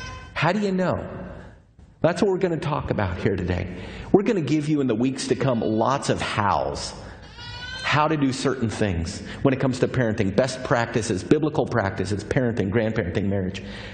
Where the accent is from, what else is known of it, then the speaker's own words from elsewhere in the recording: Texas, United States; I'm from Texas, and I don't understand most of these sports.